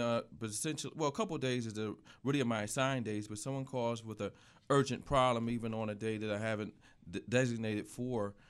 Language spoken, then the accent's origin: English; Buffalo, New York, United States; I came back to Buffalo, and I've been here and blessed, and I'm from Buffalo, so that was the other reason why.